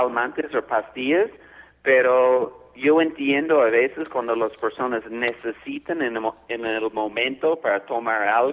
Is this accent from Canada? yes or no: yes; Canada; Spanish is a second language; now in Bogotá, Colombia; Yo soy de Canadá, soy canadiense.